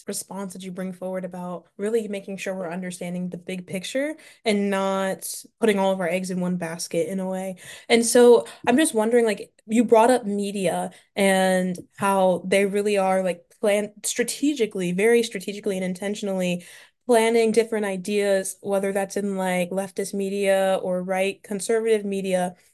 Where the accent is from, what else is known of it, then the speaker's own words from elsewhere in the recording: Delaware, United States; And I'm from Delaware, which is where he's from as well.